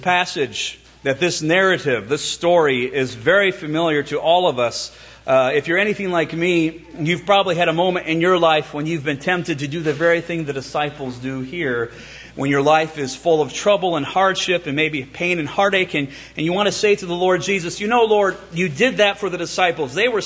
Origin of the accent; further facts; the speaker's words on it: Midwest, United States; I grew up near Lake Michigan.